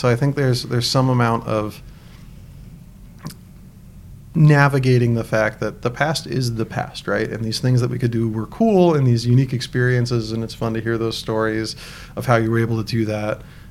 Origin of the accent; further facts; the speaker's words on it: Virginia, United States; I grew up in Northern Virginia, and so the two airports that we mostly flew through were Dulles and National there.